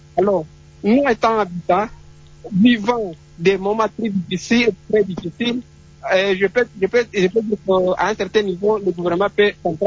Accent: DR Congo; en tant que Congolais

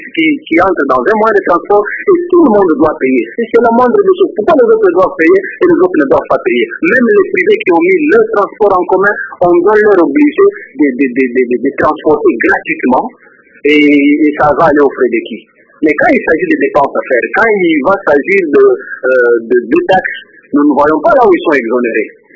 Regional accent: DR Congo; depuis que je suis Congolais, c'est aujourd'hui que je me sens vraiment fier d'être Congolais.

